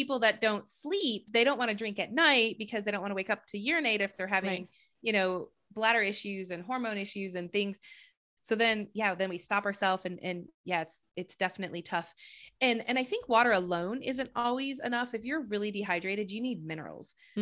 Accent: Flint, Michigan, United States; moved away; I'm originally from Flint, Michigan.

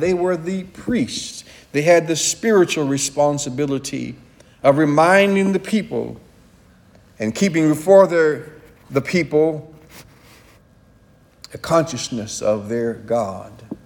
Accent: Ohio, United States; growing up in Central Ohio.

